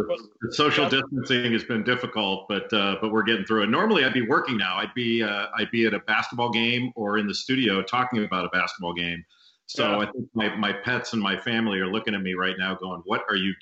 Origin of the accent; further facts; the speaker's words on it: Los Angeles, California, United States; I grew up in Los Angeles